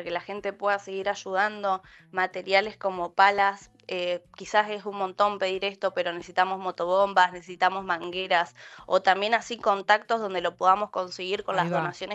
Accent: Mallín Ahogado, Río Negro, Argentina; Yo me crié en Mallín Ahogado, hoy vivo más en el centro.

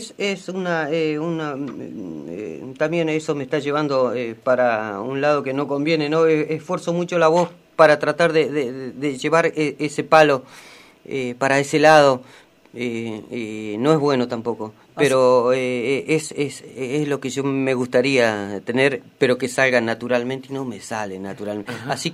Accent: San Luis, Argentina; moved away; Yo soy de San Luis.

